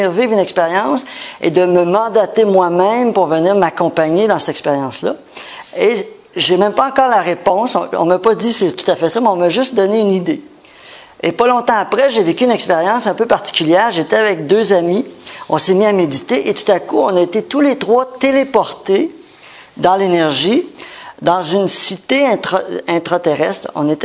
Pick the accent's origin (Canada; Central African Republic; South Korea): Canada; j'espère. Sinon, je vous l'apprends. Je viens du Canada, que je suis en voyage à Paris, en France, en fait.